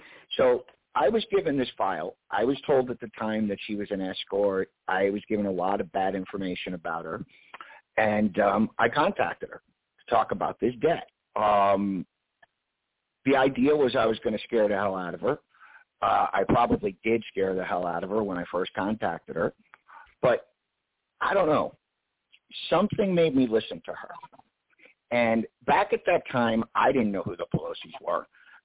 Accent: Los Angeles, California, United States; I am from Los Angeles. I was pretty much raised here.

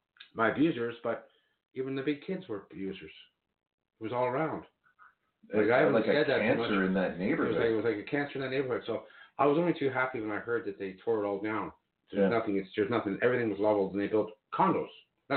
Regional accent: Ottawa, Ontario, Canada; I was born in the Ottawa area

